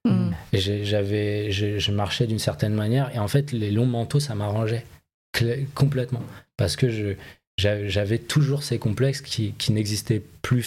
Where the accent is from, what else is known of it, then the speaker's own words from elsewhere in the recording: Paris, Île-de-France, France; Et moi, je viens de Paris où, de toute manière, j'ai été éduqué à l'encontre de tout ça.